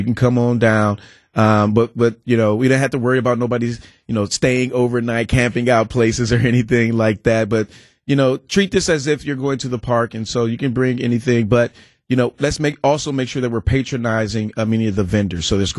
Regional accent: Wisconsin, United States; I'm from Wisconsin.

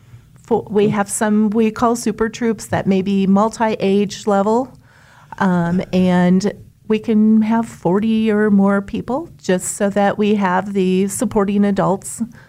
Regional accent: Nebraska, United States; also born or lived in Kansas; I lived 2 years in Kansas, my first 2 years of my life. And then my parents moved a whole 4 miles all the way into Nebraska.

